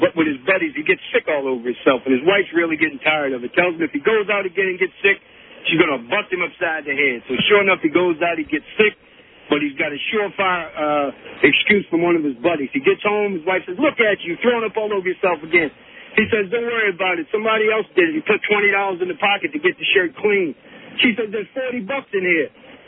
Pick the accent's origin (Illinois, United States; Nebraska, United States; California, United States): California, United States; Sacramento; All right, I'm from Sacramento. My mom's from Forestville.